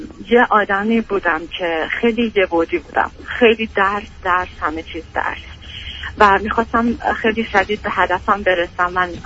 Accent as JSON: {"language": "Persian", "country": "Iran", "moved": "as an adult", "said": "من 34 سالمه، تقریبا 10 سال خارج از ایران هستم."}